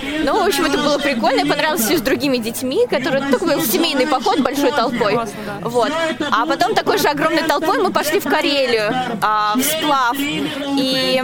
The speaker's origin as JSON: {"language": "Russian", "town": "Zelenograd", "region": "Moscow", "country": "Russia", "said": "я из Зеленограда."}